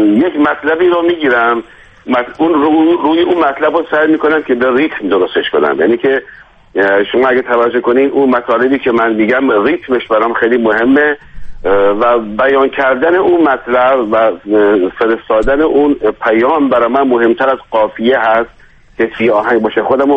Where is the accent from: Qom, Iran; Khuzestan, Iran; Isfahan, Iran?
Khuzestan, Iran; Abadan; من اهل آبادان هستم.